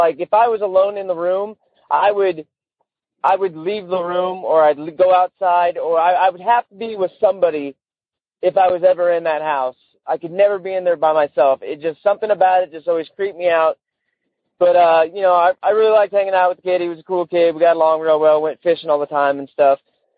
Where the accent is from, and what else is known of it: St. Helens, Oregon, United States